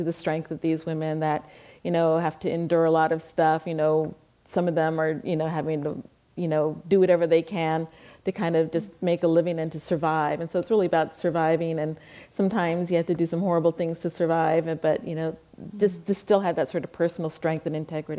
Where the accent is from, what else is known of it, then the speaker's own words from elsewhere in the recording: Laurel Canyon, California, United States; But coming as a girl born and raised in Laurel Canyon, which is very, you know, quasi-rural